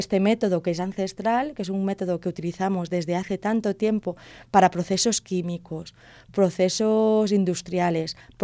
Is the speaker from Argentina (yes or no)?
no; Pinoso, Valencian Community, Spain; lo he hecho en Pinoso, que es mi pueblo, que empecé allí.